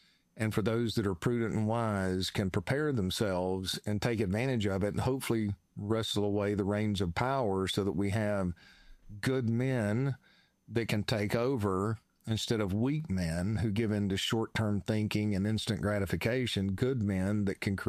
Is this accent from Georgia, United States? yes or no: yes; Georgia, United States; I'm from North Georgia.